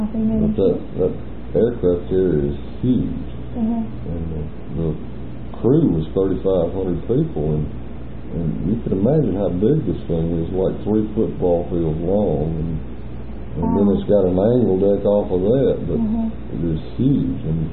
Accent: Alabama, United States; the blacks always call me … because I was from Alabama.

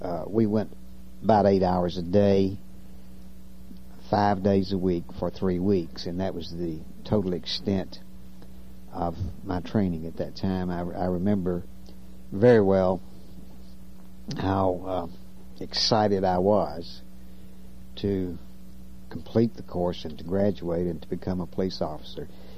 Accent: Nashville, Tennessee, United States; also born or lived in Lansing, Michigan; I was born in Lansing, Michigan. My parents separated and divorced when I was 18 months old, and my mother took me south, and I was raised in Nashville, Tennessee.

